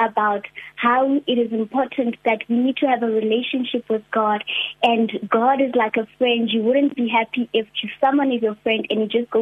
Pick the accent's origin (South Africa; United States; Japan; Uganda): South Africa; Carletonville, Gauteng; now in Rustenburg, South Africa; Originally, I come from Carltonville, but now I reside in Rustenburg.